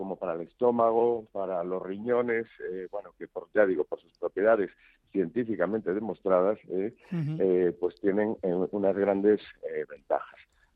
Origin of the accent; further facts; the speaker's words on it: Galicia, Spain; aparte de ser gallego, soy gallego convencido